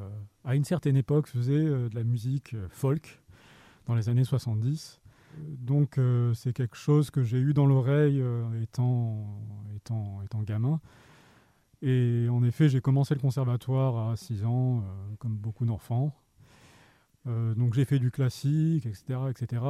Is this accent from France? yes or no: yes; Gap, Provence-Alpes-Côte d'Azur, France; also born or lived in Lyon; Ça fait 7 ou 8 ans que je suis arrivé dans le coin. Je suis originaire de Gap, donc pas si loin de ça que... pas si loin d'ici. Et voilà, je suis passé à Lyon pendant un certain temps, en Haute-Loire